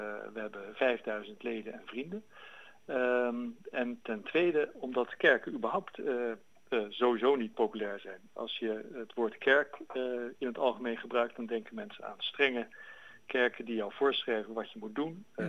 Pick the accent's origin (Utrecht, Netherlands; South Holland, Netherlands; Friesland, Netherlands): South Holland, Netherlands; Rotterdam; ik ben zelf Rotterdammer. Daar kan je natuurlijk nauwelijks van Amsterdamse. ik ben opgegroeid in Rotterdam.